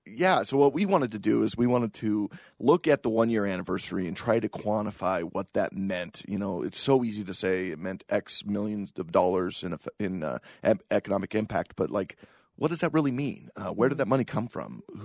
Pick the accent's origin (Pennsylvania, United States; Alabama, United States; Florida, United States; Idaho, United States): Idaho, United States; Caldwell; And I mean, I grew up in Caldwell, and it was always this running joke